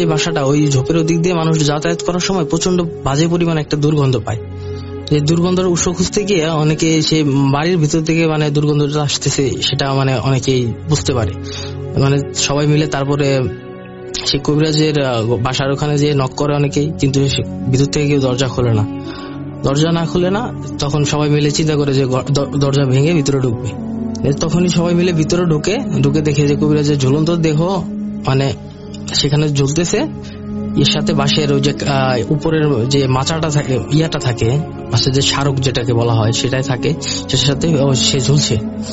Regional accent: Tangail, Dhaka Division, Bangladesh; তখন আমি ঈদের ছুটিতে ছুটি কাটানোর জন্য আমার গ্রামের বাড়ি টাঙ্গালি গিয়েছিলাম।

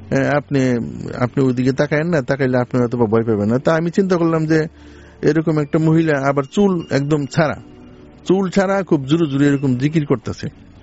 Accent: Sanarpar, Dhaka Division, Bangladesh; আমি সানারপাড় থেকে এসেছি।

